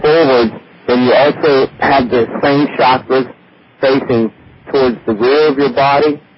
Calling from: Ohio, United States; I'm calling from Ohio.

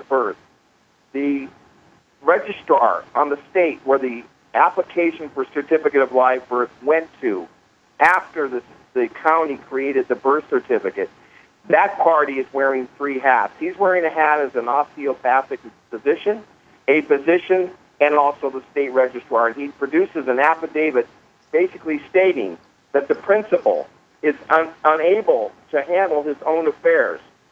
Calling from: Sedona, Arizona, United States; I'm not from Turkey, brother. I'm on Sedona.

